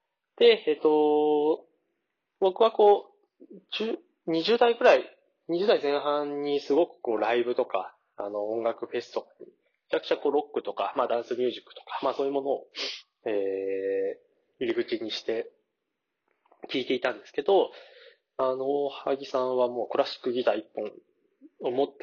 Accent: Tochigi, Japan; 地元の栃木県で小山市立文化センターというところで

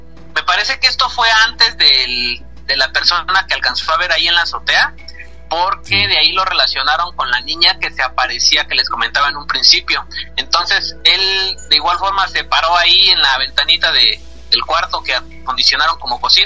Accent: Mexico City, Mexico; Soy de Iztacalco, aquí en la Ciudad de México.

